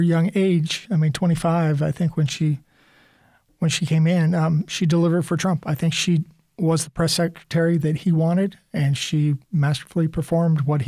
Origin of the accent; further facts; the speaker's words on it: Portland, United States; And I used to joke, I grew up in Portland and the Catholic family had 13 that was in the neighborhood.